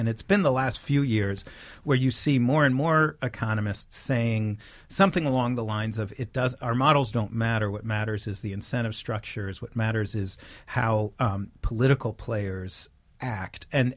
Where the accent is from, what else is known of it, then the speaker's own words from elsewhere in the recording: New York City, New York, United States; I mean, I grew up in Greenwich Village, and I live in New York City